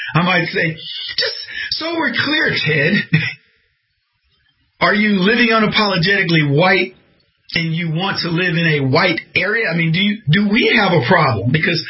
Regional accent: the South, United States; I mean, I grew up in the South.

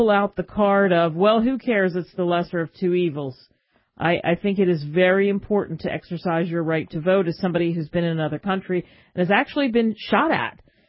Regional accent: Cherry Hill, New Jersey, United States; And I grew up not too far from Atlantic City. I grew up in Cherry Hill, New Jersey.

